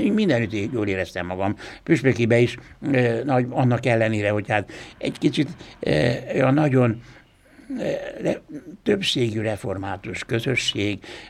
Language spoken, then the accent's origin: Hungarian; Beliu, Arad County, Romania; és Bélben ott nőttem fel, ott a falunak nagy része román, ugye, és akkor a hetedik osztályt is ott jártam román iskolában, mert magyar osztályokat megszüntették, és tudtam románul.